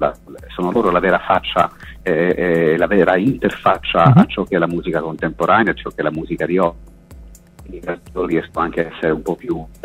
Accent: Pescara, Abruzzo, Italy; L'abbiamo fatto a Pescara, che è la mia città natale.

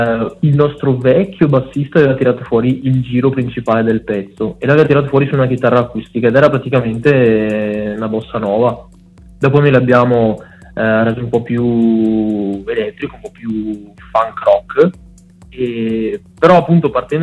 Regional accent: Veneto, Italy; Noi siamo dell'Alto Vicentino

